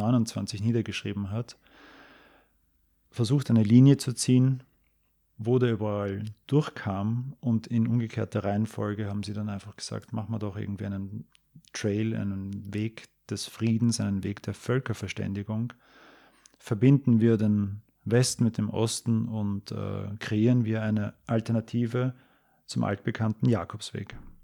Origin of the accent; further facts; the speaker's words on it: Vienna, Austria; auf den Weg nach Wien, um meine Heimatstadt Wien einzunehmen.